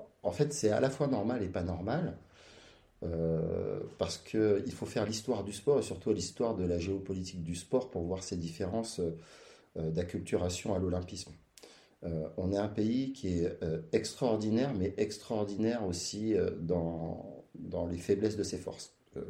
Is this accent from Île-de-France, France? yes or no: yes; Paris, Île-de-France, France; Écoute, en tant que Parisien